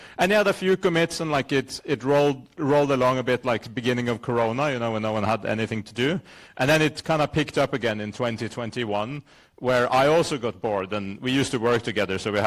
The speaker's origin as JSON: {"language": "English", "country": "Norway", "lives_now": "Leiden, Netherlands", "said": "I'm from Norway. I live in Leiden"}